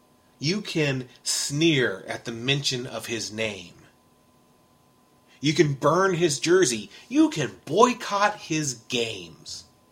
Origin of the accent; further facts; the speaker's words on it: United States; I know I'm an American. I am fully aware of which country I was born and raised and live in.